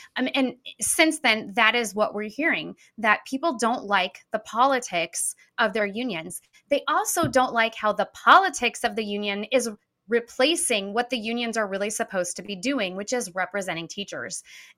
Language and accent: English; Peoria, Illinois, United States; like I'm from Peoria originally.